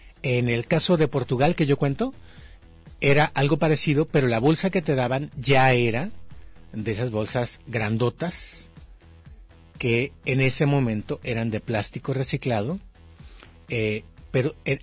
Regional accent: Mexico; porque soy mexicano. Pues sí, pues porque estoy geolocalizado.

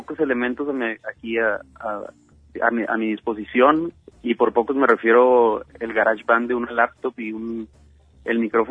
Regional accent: Mazatlán, Sinaloa, Mexico; un amigo mío que también es de Mazatlán, yo soy de Mazatlán

